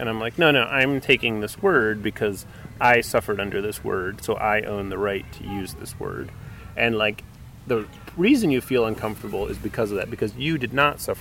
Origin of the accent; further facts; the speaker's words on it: Cleveland, Ohio, United States; So it's, like, where I grew up in Cleveland, it was, like